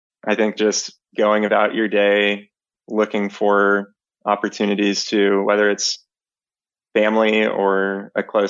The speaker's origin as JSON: {"language": "English", "town": "Portland", "region": "Oregon", "country": "United States", "tie": "born or raised there", "said": "I was a big Blazers fan. I grew up in Portland, Oregon."}